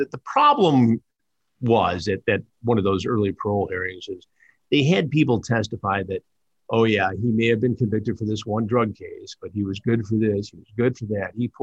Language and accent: English; Detroit, Michigan, United States; Yeah, no, I'm from Detroit. I mean, great place to be a reporter, great place to live